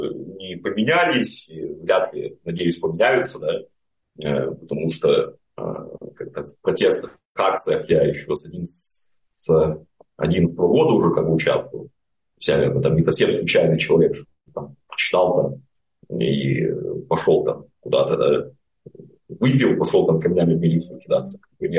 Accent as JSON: {"language": "Russian", "town": "Grodno", "region": "Grodno Region", "country": "Belarus", "tie": "born or raised there", "said": "Ну, обратно в Гродно, мой родной город."}